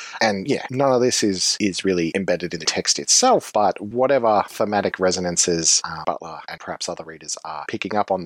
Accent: Australia; but I'm Australian, and 9/11 certainly had an impact on the world I live

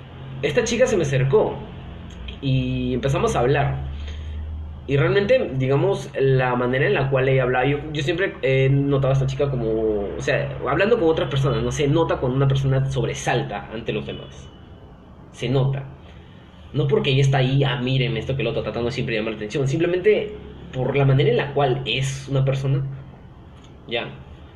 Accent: Peru; Mi idea es de que el Perú acá, porque soy peruano, está muy desactualizado en lo que es presencia online.

